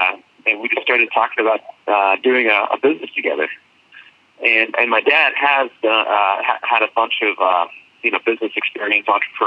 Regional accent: Colorado, United States; because I'm from Colorado and was a home brewer in college, and I went to University of Colorado

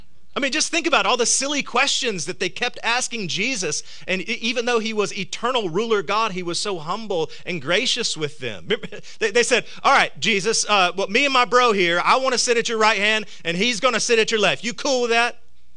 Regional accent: the South, United States; Oh, sorry, I'm from the South. You meant dirt bike. That's what we got down here.

